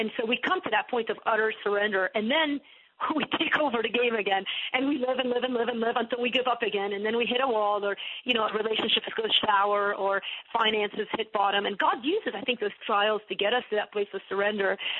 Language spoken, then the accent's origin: English; Beirut, Beirut Governorate, Lebanon; So I grew up in Lebanon, in Beirut.